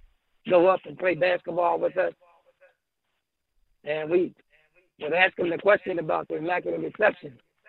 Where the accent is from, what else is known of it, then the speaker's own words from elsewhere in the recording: Pittsburgh, Pennsylvania, United States; Yeah, man, I grew up in Pittsburgh, on Hill District. Hold on one second. I grew up on Hill District in Pittsburgh.